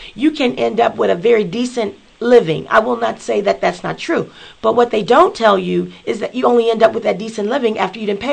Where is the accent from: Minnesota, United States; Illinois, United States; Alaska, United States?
Illinois, United States; Yes, I grew up in Cabrini.